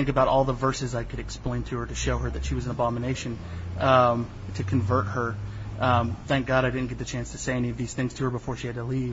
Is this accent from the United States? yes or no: yes; Nashville, Tennessee, United States; I was raised in the Independent Baptist Church movement in Nashville, Tennessee. I was raised very, very conservative.